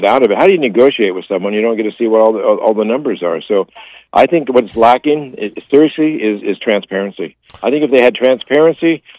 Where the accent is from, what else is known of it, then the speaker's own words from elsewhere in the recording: Alaska, United States; born there; that's not the Alaska that I was born into here in St. Joseph's Hospital.